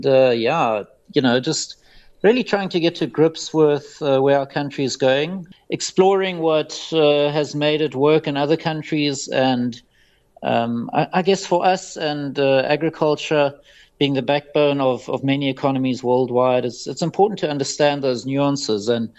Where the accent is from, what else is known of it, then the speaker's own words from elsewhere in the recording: South Africa; being South African, we obviously love our braai